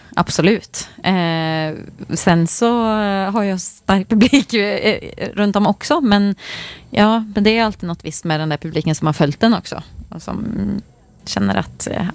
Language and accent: Swedish; Töreboda, Västra Götaland County, Sweden; I lilla Törboda där jag växte upp så fanns det väldigt mycket musik för att vara en sån liten ort.